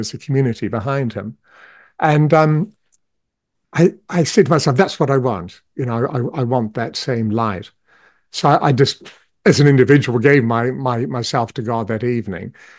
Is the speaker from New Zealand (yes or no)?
yes; New Zealand; I was raised in New Zealand